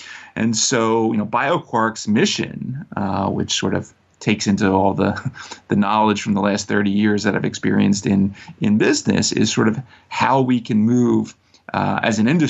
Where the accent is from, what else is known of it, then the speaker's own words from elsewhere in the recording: Philadelphia, Pennsylvania, United States; So I was brought up here in the Philadelphia area.